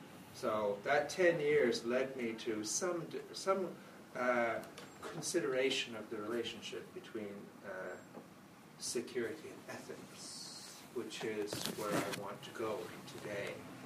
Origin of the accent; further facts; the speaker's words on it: Canada; although I'm Canadian, I'm also British, so I can claim the flag